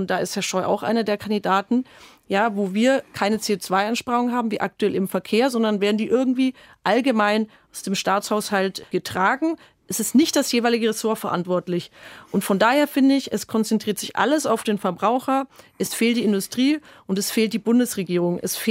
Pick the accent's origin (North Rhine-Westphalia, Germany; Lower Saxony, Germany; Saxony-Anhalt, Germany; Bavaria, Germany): Bavaria, Germany; Bamberg; Ich komme aus Bamberg, da hängen 20.000 Arbeitsplätze.